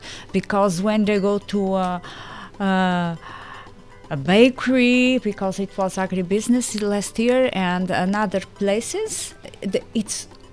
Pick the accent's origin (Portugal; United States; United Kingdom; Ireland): Portugal; Azores; English is a second language; I usually say, not because I'm from Terceira, but the best butter of the Azores